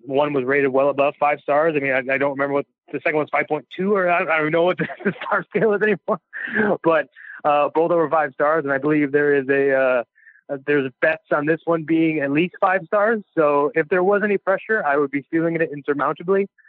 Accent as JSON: {"language": "English", "town": "Cleveland", "region": "Ohio", "country": "United States", "said": "maybe it's just because I'm from Cleveland and I kind of have a workhorse mentality"}